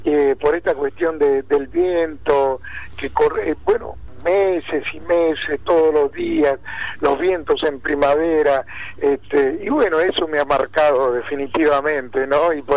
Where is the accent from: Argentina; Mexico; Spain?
Argentina; Cañadón, Patagonia; porque el viento de mi tierra me ha enseñado a hacerlo así.